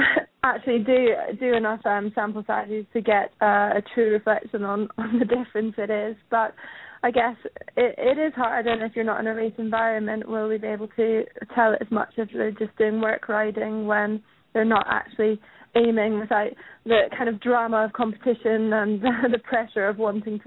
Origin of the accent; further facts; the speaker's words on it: Scotland, United Kingdom; it happened in Scotland, my home country